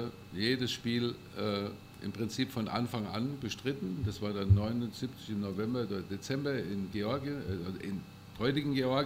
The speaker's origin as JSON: {"language": "German", "town": "Rodenbach", "region": "Rhineland-Palatinate", "country": "Germany", "tie": "born or raised there", "said": "in meinem Heimatort Rodenbach, war das ein ganz toller Empfang"}